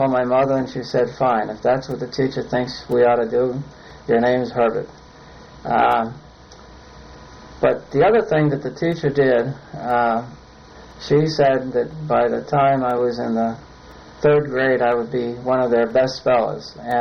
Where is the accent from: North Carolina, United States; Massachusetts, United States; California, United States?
Massachusetts, United States; New Bedford; first language Portuguese; English is a second language; Yes, my parents immigrated from Portugal, and I was born in New Bedford. We lived in a Portuguese community, and we spoke Portuguese. I didn't learn to speak English until I went to the first grade.